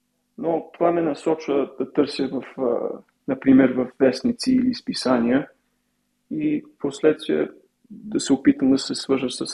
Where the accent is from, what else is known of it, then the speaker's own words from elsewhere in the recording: Canada; also born or lived in Sofia, Bulgaria; now in Bulgaria; аз всъщност роден съм в София, но съм израснал в Канада и някъде 28 година работих за една фирма в Армения и от тогава си намерих пътя към България